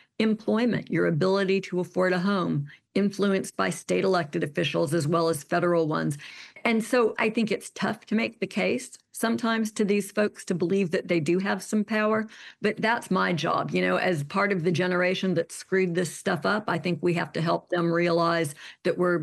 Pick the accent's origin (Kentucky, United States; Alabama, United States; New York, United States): Alabama, United States; So I'll use my home state as an example. The governor's race in Alabama this year